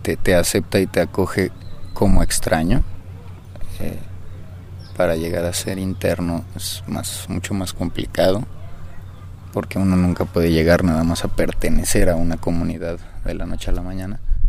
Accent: Mexico; uno como mexicano viene siendo lo más parecido a un ciudadano que forma parte del norte global, ¿no?

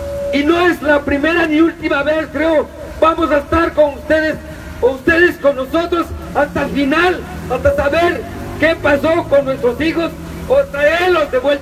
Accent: Mexico; somos mexicanos y no debemos dejar que las cosas sigan pasando

